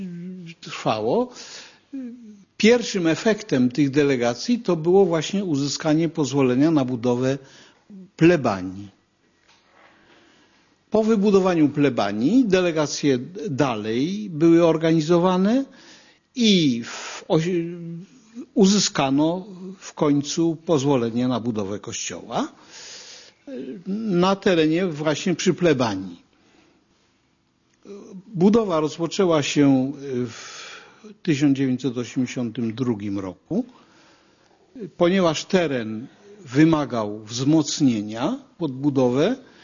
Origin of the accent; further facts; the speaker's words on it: Kraków, Lesser Poland, Poland; Jestem krakowianinem, mieszkańcem dzielnicy Podgórze byłej